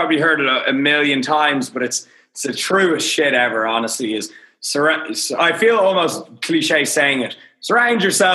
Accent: Dublin, Leinster, Ireland; I'm Irish. I'm from Dublin. I live in Dublin.

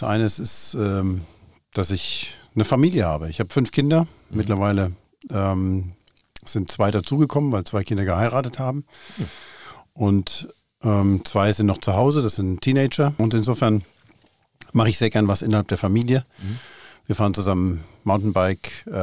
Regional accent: Nuremberg, Bavaria, Germany; born there; Also angefangen hat es in Nürnberg. Ich bin also gebürtiger Franke.

